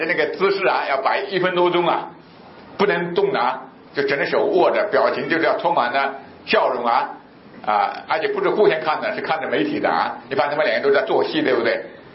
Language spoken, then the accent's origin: Chinese; China; 我从小在中国大陆长大到现在为止